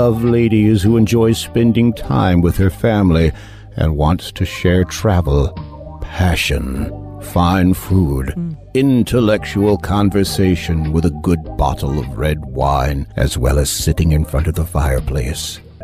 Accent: Colorado, United States; now in Leicester, United Kingdom; I live in Leicester, UK, but I'm from Colorado.

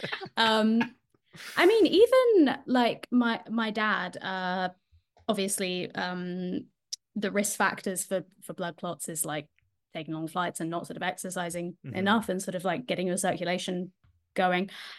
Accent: London, United Kingdom; born there; moved away; I was born in London, and we moved to the States for his job.

